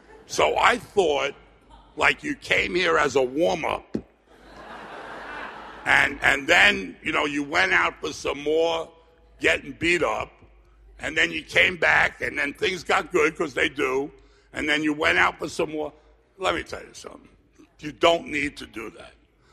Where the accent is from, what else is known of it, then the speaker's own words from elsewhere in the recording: Bayside, New York, United States; In case you have a hearing problem, I'm from New York. I just got the look of speak into the mic. Okay. I'm from Bayside, Queens, and I'm a product of the 60s.